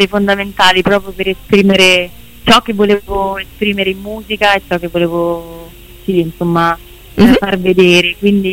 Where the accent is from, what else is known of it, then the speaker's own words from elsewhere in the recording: Catania, Sicily, Italy; also born or lived in Paris; now in Rome, Italy; Sono catanese, però abito a Roma, e in realtà ho passato quasi 10 anni della mia vita a Parigi.